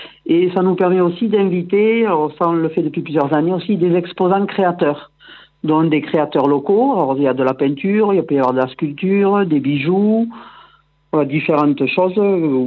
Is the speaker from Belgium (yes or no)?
yes; Bioul, Wallonia, Belgium; Et nous sommes de Bioul.